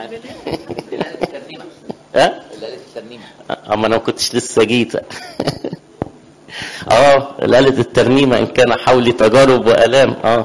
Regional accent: Upper Egypt, Egypt; على فكره انا مش من بنها، بس عامل من بنها. انا اصلا صعيدي، يعني احنا كنا في كنيسه واحده.

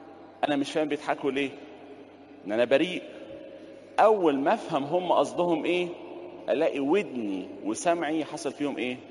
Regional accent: Egypt; يقول لك يا سلام لو حظ يحصل عندنا في مصر الكلام ده.

